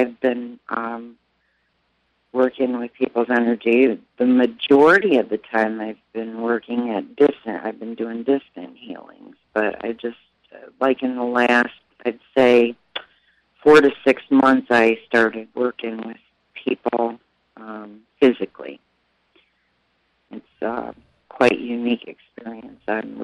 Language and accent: English; Ohio, United States; now in Conroe, United States; Well, I'm originally from Ohio, but we're living in Conroe, Texas